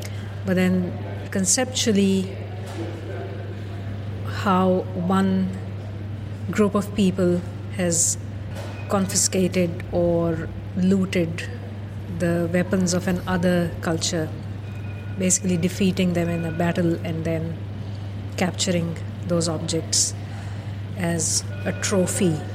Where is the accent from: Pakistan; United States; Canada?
Pakistan; Lahore, Punjab; especially as a child, in my hometown of Lahore